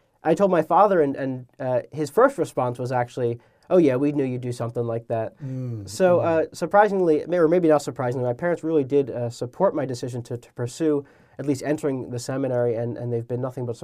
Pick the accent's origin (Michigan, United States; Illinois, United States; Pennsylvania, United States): Pennsylvania, United States; North Wales; also born or lived in Philadelphia; is Mary, Mother of the Redeemer in North Wales, Pennsylvania. And I grew up there for most of my life. I was born in Northeast Philly, but really at the age of three, we moved to the suburbs.